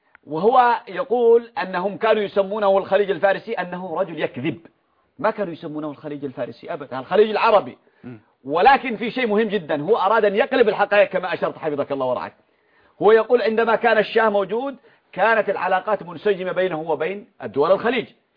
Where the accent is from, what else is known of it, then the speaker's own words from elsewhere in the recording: Yemen; هذا بوق من أبواق إيران عندنا في اليمن